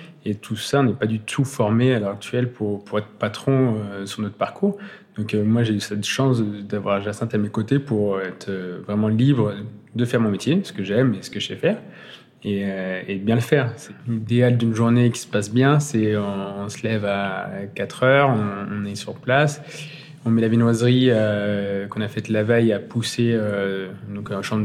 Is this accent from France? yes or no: yes; Neuville-sur-Saône, Auvergne-Rhône-Alpes, France; J'ai grandi dans le Val du Rhône. J'ai grandi à Neuville-sur-Saône.